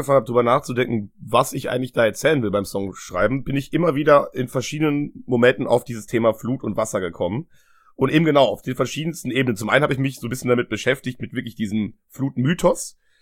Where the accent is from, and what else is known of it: Germany; born or raised there